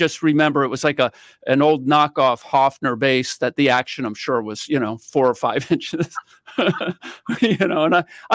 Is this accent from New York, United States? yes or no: no; Baltimore, Maryland, United States; I'm from Baltimore, Maryland.